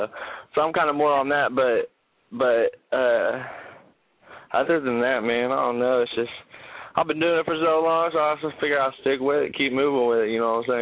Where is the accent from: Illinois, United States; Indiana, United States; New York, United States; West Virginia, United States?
Indiana, United States; Richmond; I'm from Indiana, Richmond.